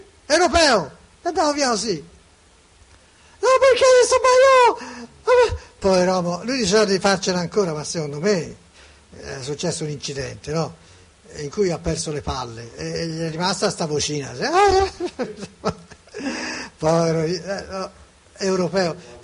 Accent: Sassari, Sardinia, Italy; Io sardo sono. Di Sassari. Io di Sassari sono.

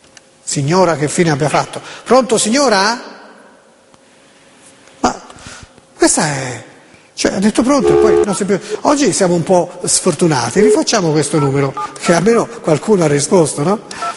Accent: Florence, Tuscany, Italy; io sono di Firenze.

